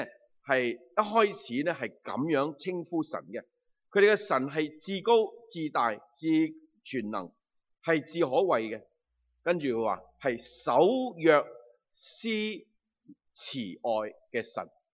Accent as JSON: {"language": "Cantonese", "country": "China", "said": "作为一个中国人唔係话指责人哋，自己中国人"}